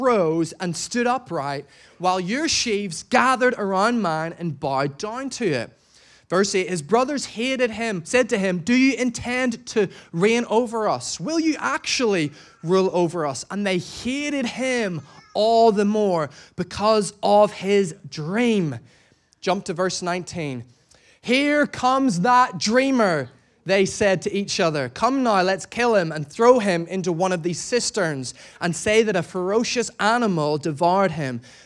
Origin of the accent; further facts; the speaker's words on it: United Kingdom; It's who we are as British people.